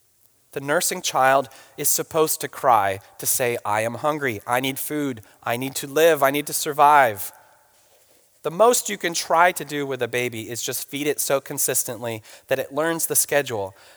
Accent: New England, United States; now in California, United States; My brother says, don't you mean supper? Because we grew up in New England, and so that vocabulary is more common there. And they say, you're just a Californian now.

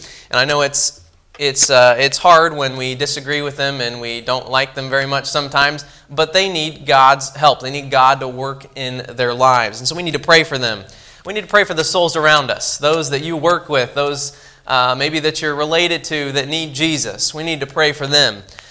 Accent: Franklin, Indiana, United States; I'm from Franklin, Indiana. It's about 30 minutes south of Indianapolis, if you know where that is, right about central Indiana.

